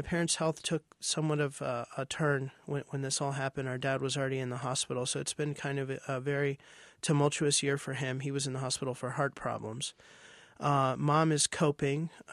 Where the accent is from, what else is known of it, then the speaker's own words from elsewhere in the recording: Manassas, Virginia, United States; Growing up, we grew up in Manassas, Virginia, and we were integrated, assimilated. Of course, we grew up here. We're Americans, but we were profoundly aware that we were a little bit different because of the way we did things at home.